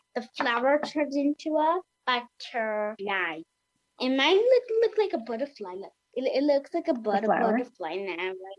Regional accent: Hudson, New York, United States; I'm also from Hudson, and I'm 7.

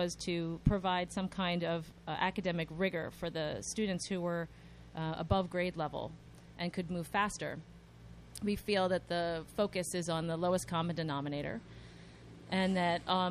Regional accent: Chevy Chase, Maryland, United States; I grew up in outside of Washington, D.C. in a town called Chevy Chase, Maryland.

